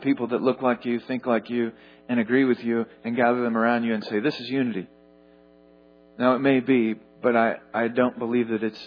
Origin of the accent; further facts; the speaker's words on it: United States; and I don't know, I'm American, so I can't speak as any other nationality.